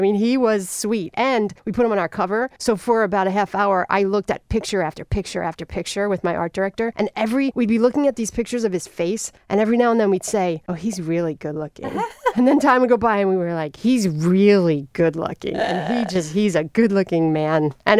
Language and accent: English; Philadelphia, Pennsylvania, United States; I grew up in Philly.